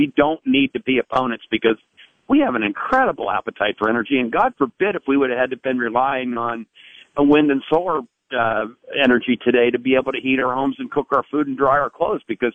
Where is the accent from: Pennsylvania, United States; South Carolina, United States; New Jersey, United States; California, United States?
Pennsylvania, United States; Du Bois; I grew up in Du Bois, central Pennsylvania.